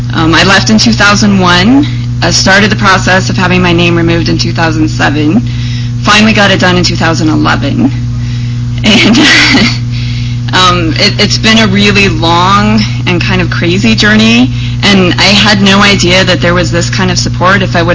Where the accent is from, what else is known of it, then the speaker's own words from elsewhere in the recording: northern Mexico, Mexico; I was raised in the Mormon colonies, a little tiny Mormon community in northern Mexico, started with polygamy and as part of a missionary effort.